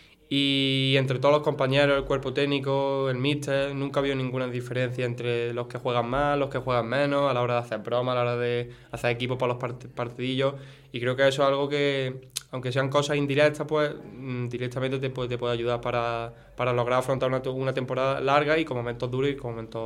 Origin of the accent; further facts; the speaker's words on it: Puente Genil, Andalusia, Spain; siempre hemos estado ahí arriba con el Puente Genil, y yo firmé aquí también por ascender con el equipo de mi pueblo, ¿sabes?